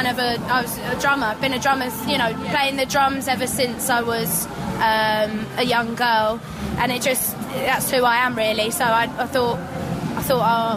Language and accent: English; London, United Kingdom; I'm a Londoner. I'm a London girl.